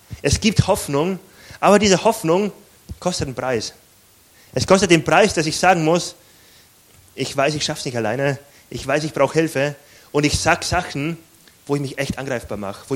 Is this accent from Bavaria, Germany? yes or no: yes; Bavaria, Germany; Ich komme aus Bayern, da ist alles sehr katholisch.